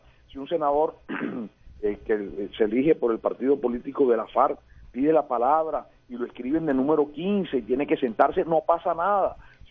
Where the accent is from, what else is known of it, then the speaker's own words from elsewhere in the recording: Colombia; somos los colombianos quienes tomemos la decisión final